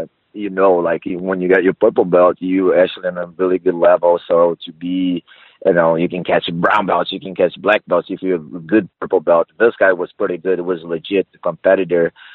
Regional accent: Recife, Pernambuco, Brazil; I grew up in Recife, northeast from Brazil. In Brazil, and I used to live by the beach.

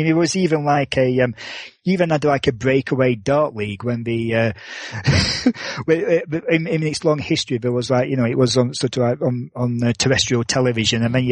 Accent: Barnsley, Yorkshire and the Humber, United Kingdom; in my hometown of Barnsley

